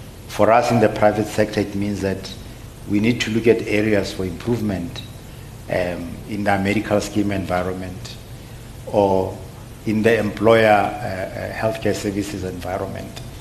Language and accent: English; Hammanskraal, Gauteng, South Africa; I come from Hammarskraal